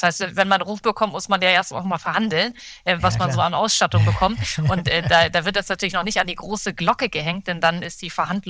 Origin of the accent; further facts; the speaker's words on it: Hamburg, Germany; born there; ich bin in Hamburg geboren